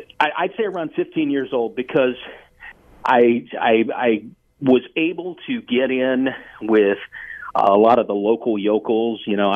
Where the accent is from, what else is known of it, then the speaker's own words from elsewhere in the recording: Virginia, United States; I've always considered myself kind of a northern southerner. I grew up in Virginia.